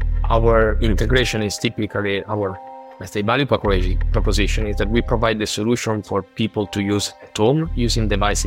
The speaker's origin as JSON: {"language": "English", "country": "Italy", "second_language": "English", "moved": "as an adult", "lives_now": "Basel, Switzerland", "said": "No, I'm originally Italian, moved to Basel around 10 years ago."}